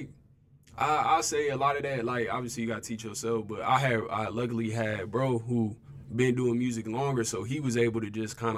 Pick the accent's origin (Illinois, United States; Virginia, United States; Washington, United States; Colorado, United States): Illinois, United States; Peoria; Yeah, born and raised from Peoria. I'm actually from Peoria, Illinois.